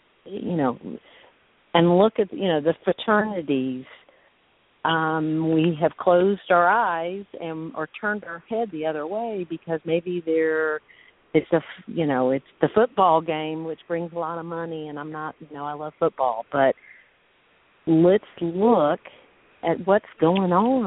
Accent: Georgia, United States; and I'm from Georgia, that they've started a counseling recovery center

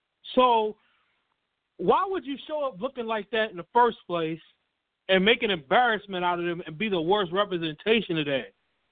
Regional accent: Baltimore, Maryland, United States; I'm down in the Carolinas going to school, but I'm originally from Baltimore

